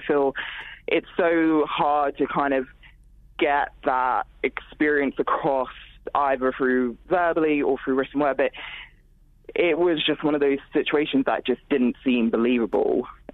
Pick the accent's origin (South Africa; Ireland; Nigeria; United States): Nigeria; I'm also originally from Nigeria